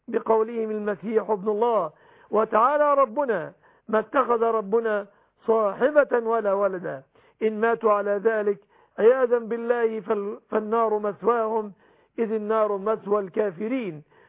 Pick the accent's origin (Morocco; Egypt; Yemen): Egypt; يحفظ بلادنا مصر